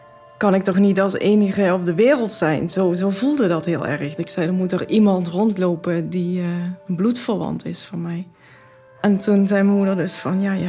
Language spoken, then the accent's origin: Dutch; Brunssum, Limburg, Netherlands; also born or lived in India; Ik ben opgegroeid in Limburg, Zuid-Limburg, in Brunsum. En daar was ik zo'n beetje de enige die gekleurd was.